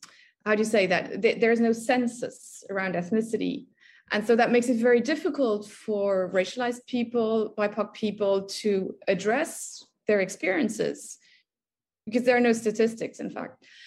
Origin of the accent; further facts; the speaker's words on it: Luxembourg; moved away as an adult; I come from Luxembourg.